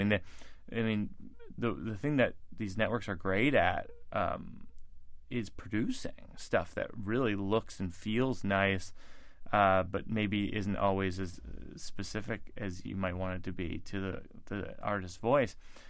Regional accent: New Jersey, United States; I'm from Jersey. This guy's a genius.

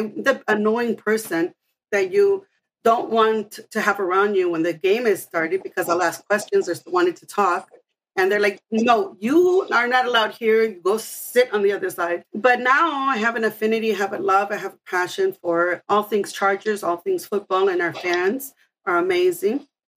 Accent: Los Angeles, California, United States; I was undocumented. I grew up in Pico Union and I grew up with 2 sisters, my mother, my stepfather

